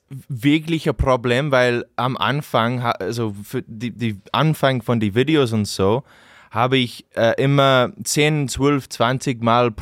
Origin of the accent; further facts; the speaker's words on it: New Zealand; German is a second language; now in Austria; Also ich bin aus Neuseeland. Ich bin 5 Jahre in Österreich.